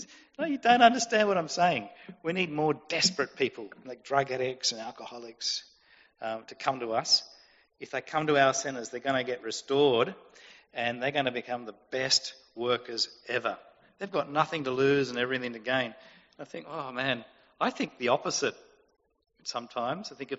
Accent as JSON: {"language": "English", "town": "Tamworth", "region": "New South Wales", "country": "Australia", "tie": "born or raised there", "said": "Growing up in Tamworth, I didn't attend a church. Now, this is a true story. My dad was president of the Tamworth RSL for many years. And we belonged to the Tamworth RSL Fishing Club."}